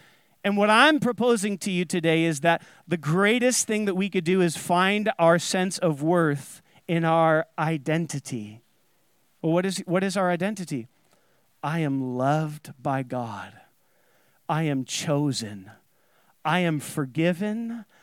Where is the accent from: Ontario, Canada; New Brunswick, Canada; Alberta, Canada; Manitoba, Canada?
Ontario, Canada; I was born in the Niagara region, and I've been here for my whole life.